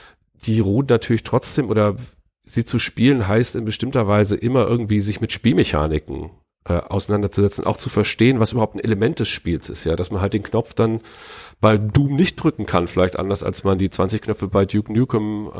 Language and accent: German; Frankfurt, Hesse, Germany; Da könnte man natürlich auch gleich eine ideologiekritische Lektion, sage ich, als Frankfurter draus ziehen.